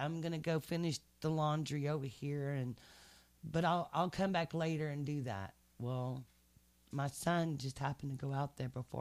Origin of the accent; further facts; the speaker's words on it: Dallas, Texas, United States; I'm from Dallas, Texas, and I used to work in the heating and air conditioning business.